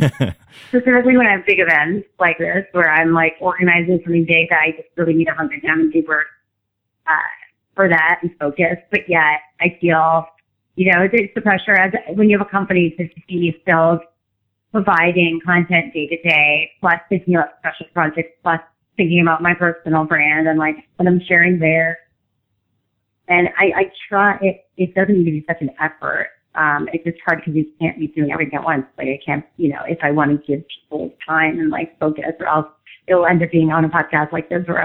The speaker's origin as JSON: {"language": "English", "town": "Montreal", "region": "Quebec", "country": "Canada", "tie": "born or raised there", "said": "I grew up in Montreal, so I'm have a European vibe"}